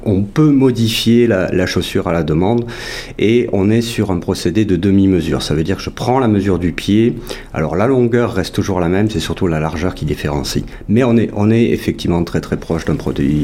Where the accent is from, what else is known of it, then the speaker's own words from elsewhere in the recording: France; Mais il est certain qu'ici, en tant que Français, oui, c'est un savoir-faire.